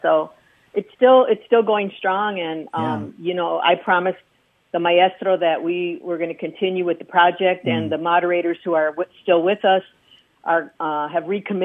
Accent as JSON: {"language": "English", "town": "Galveston", "region": "Texas", "country": "United States", "tie": "born there", "said": "I was born in Galveston, but all my family is from Brownsville."}